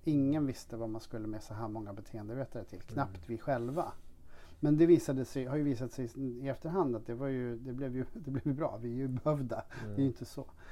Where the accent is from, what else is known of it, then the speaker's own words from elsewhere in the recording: Uppsala, Uppsala County, Sweden; moved away as an adult; Hade inte tänkt att stanna i Örebro, för det var ju ingen, jag är från Uppsala.